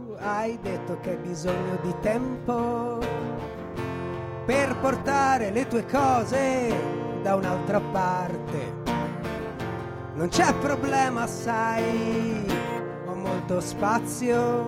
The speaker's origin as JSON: {"language": "Italian", "town": "Rome", "region": "Lazio", "country": "Italy", "said": "io sono a Bombay, vengo da Roma, Torpignattara"}